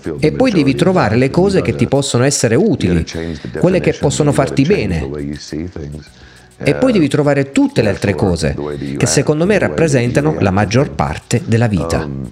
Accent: United States; Vengo dagli Stati Uniti e sappiamo tutti cosa diavolo stanno facendo gli Stati Uniti

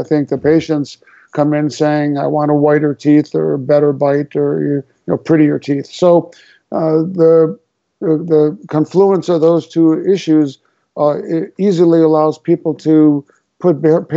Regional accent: Chicago, Illinois, United States; now in Seattle, United States; So let's see. Grew up in Chicago, went to dental school at University of Illinois.

